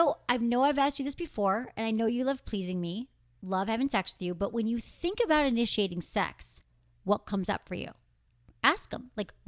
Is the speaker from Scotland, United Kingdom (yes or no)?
no; Northern Ireland, United Kingdom; I'm from Northern Ireland.